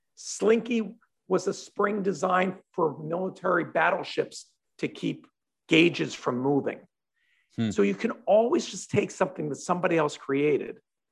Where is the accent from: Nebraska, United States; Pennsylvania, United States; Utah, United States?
Pennsylvania, United States; Philadelphia; If you would have told me growing up in Philadelphia that dozens of my friends would become self-made billionaires